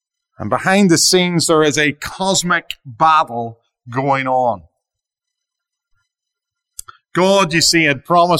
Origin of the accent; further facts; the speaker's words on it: Ireland; I get excited as an Irishman about telling great stories